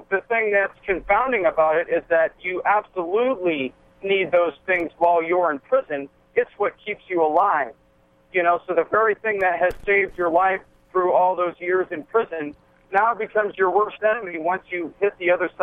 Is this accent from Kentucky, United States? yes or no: no; California, United States; I grew up in California Youth Authority. I graduated later on to state prison.